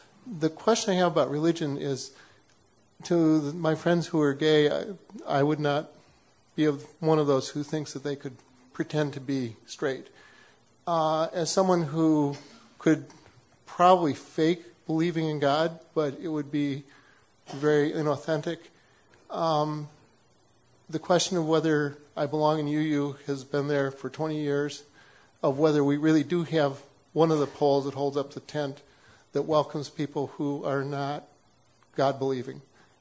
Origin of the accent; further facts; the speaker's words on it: Wooster, Ohio, United States; from Worcester, Ohio.